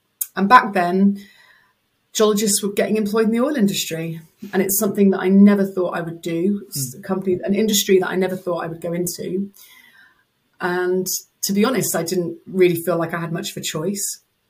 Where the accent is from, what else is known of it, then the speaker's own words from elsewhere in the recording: South West England, United Kingdom; because I'm Cornish. So the idea of going anywhere far from the sea just was very upsetting to me.